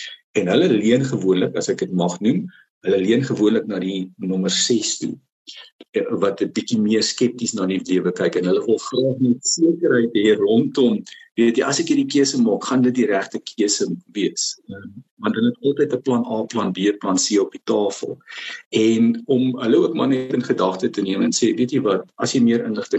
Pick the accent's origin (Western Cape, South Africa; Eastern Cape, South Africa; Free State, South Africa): Western Cape, South Africa; ons het in die Kaap groot geword